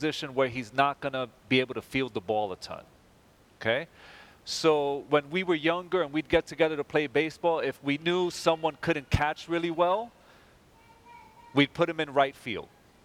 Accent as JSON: {"language": "English", "town": "New York City", "region": "New York", "country": "United States", "tie": "born or raised there", "said": "And I grew up in New York City. And I was about 20 years old."}